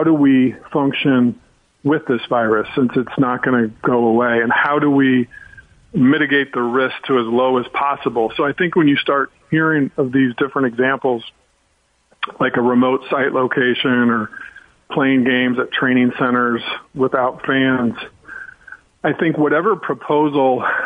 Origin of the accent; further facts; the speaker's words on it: Chicago, Illinois, United States; and I'm from Chicago, so it was, like, Chris Farley and Tommy Boy